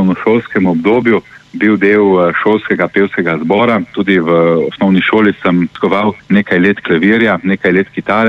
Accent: Bilje, Goriška, Slovenia; v mojem rojstnem kraju v Biljah pri Novi Gorici dolga leta organizirali dobrodelni nogometni spektakel

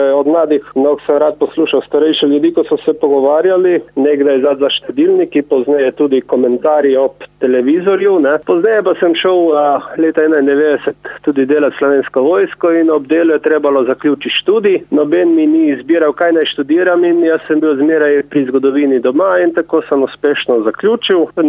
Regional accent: Slovenian Littoral, Slovenia; Ja, Primorci smo, zato je tudi ljubimo.

